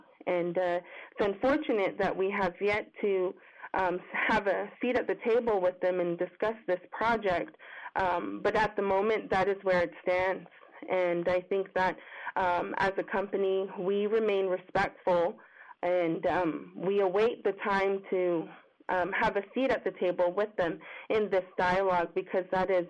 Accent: San Carlos, Arizona, United States; As you mentioned in the introduction, I'm from San Carlos. I'm an Apache, a member of San Carlos

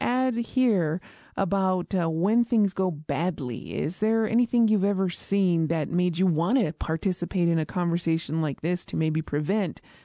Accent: Isleta Pueblo, New Mexico, United States; from Isleta Pueblo

